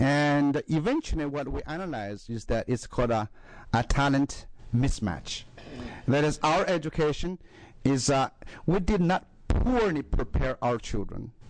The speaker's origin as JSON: {"language": "English", "country": "China", "also_born_or_lived": "Illinois / Michigan / New York", "second_language": "English", "moved": "yes", "lives_now": "Eugene, United States", "said": "I just want to first let you know that I'm from China. I actually, Oregon was my first home in the U.S. I came here in 1992."}